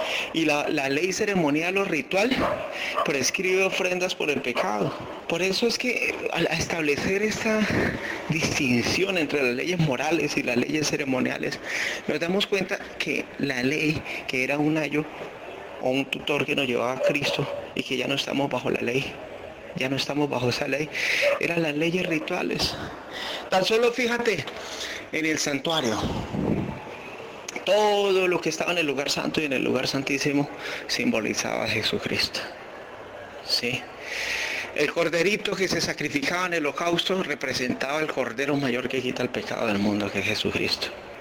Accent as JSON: {"language": "Spanish", "country": "Colombia", "said": "Aquí en mi país había un narcotraficante"}